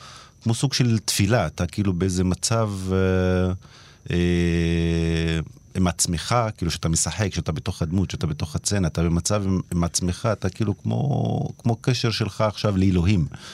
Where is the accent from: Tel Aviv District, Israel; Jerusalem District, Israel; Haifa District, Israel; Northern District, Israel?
Haifa District, Israel; Umm al-Fahm; אני גדלתי באום אל-פחם, משפחה מרובת ילדים, אני הכי קטן, 10 אחים, גדלתי משפחה ענייה